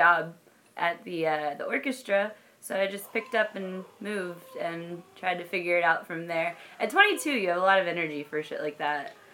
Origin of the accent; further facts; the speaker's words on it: Elizabeth City, North Carolina, United States; So I'm from a little swamp right off the Outer Banks of North Carolina. It's technically in Elizabeth City in Pasquotank County